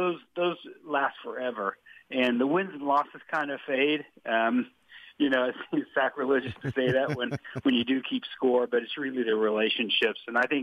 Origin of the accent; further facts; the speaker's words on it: Hays, Kansas, United States; I grew up in Hayes listening